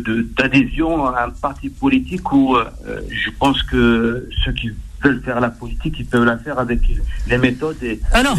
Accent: France; en tant que Français, en tant que musulman

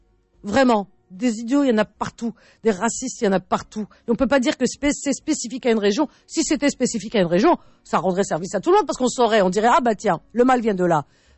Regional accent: Cherchell, Tipaza Province, Algeria; non, non, je suis de Cherchel

